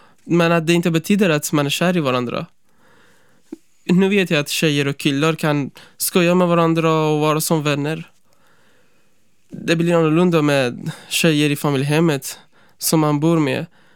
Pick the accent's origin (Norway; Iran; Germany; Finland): Iran; Swedish is a second language; also born or lived in Afghanistan; now in Sweden; jag bor i Uppsala. Jag är 17 år. Jag har bott i Sverige snart i 3 år. Ursprungligen är jag från Afghanistan, men jag har vuxit upp i Iran.